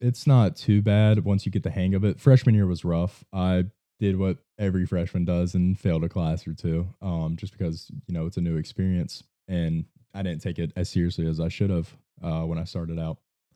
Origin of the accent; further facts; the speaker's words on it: Nashville, Tennessee, United States; Yes, sir. I'm from Nashville, Tennessee.